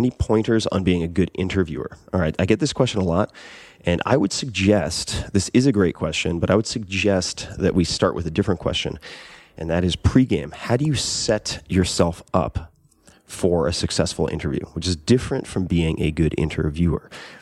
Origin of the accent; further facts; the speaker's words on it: Long Island, New York, United States; I curse. I'm from Long Island.